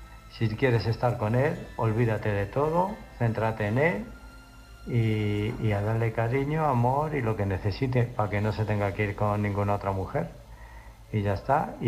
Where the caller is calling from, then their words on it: Illescas, Castilla-La Mancha, Spain; de Illescas